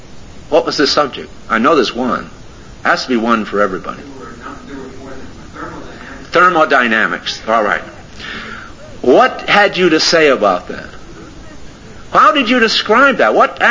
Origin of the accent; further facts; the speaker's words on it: West Haven, Connecticut, United States; But that was my hometown. That's where I lived, West Haven, Connecticut.